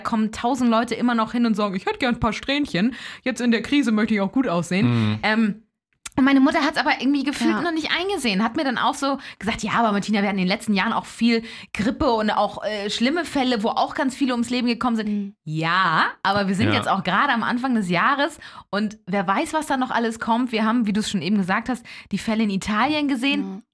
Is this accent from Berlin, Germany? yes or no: no; Hamburg, Germany; als Hamburger kennst du im Zweifel deine Nachbarn nicht wirklich.